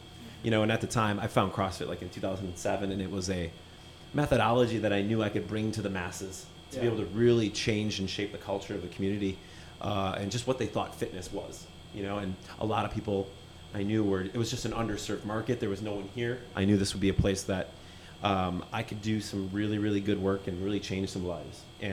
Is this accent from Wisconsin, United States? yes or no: yes; Green Bay, Wisconsin, United States; I'm from Green Bay originally, but kind of made my way around the U.S.